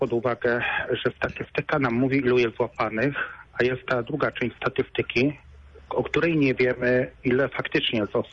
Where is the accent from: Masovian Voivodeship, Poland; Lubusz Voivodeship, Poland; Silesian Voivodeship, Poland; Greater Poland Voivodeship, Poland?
Greater Poland Voivodeship, Poland; Poznań; Ale spójrzmy na to jako typowi poznaniacy, że nie stać nas na to.